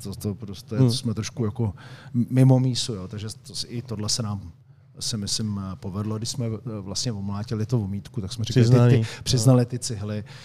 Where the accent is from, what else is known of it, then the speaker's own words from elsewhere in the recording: Liberec, Liberec Region, Czechia; pak jsem se přesunul teda do rodného Liberce, kde jsem ukončil kariéru